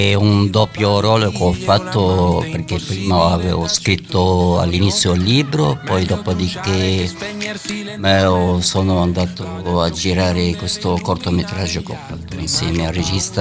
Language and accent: Italian; Lebanon; Dal Libano.